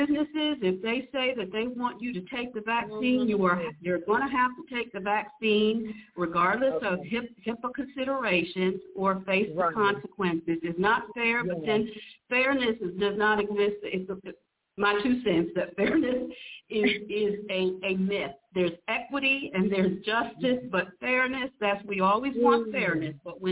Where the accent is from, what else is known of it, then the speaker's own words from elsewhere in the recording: New York, United States; born there; Well, I was born in New York. I'm very well familiar with the with the basement apartments.